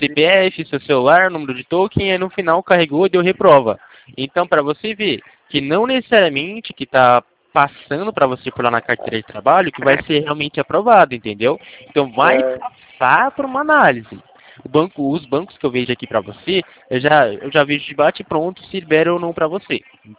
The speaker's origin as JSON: {"language": "Portuguese", "town": "Americana", "region": "São Paulo", "country": "Brazil", "said": "Ah, é americana, São Paulo."}